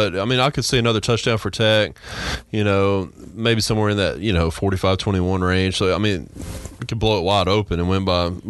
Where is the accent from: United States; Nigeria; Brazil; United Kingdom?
United States; Arkansas; It reminds me of the old Southwestern Conference days growing up in Arkansas.